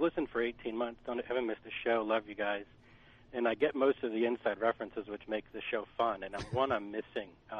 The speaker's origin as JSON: {"language": "English", "region": "Massachusetts", "country": "United States", "said": "I'm a Pats fan. I'm from Massachusetts."}